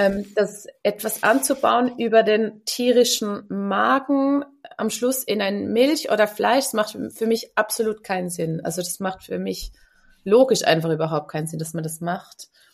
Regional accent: Switzerland; ich komme ja aus der Schweiz und wohne auch hier

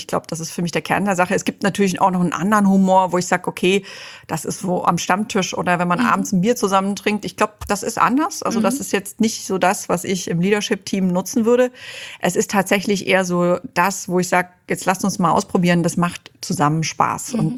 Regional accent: Germany; Und ich als Deutsche erwarte natürlich Winterreifen und gute Ausrüstung.

